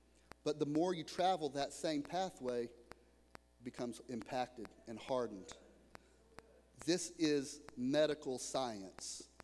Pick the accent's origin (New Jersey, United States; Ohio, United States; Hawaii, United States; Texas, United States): Texas, United States; See, kindred spirits, we're both from Texas. We get it. We drive the same.